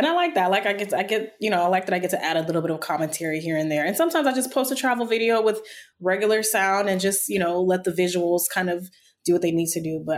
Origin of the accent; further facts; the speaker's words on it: Nigeria; accent: Nigerian; usually my brain just automatically knows to switch to my Nigerian accent